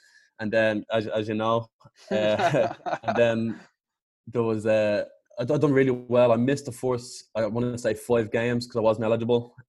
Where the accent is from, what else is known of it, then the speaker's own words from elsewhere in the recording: Dublin, Leinster, Ireland; moved away as an adult; now in United States; I'm from Dublin, Ireland, and came over to the States in 2016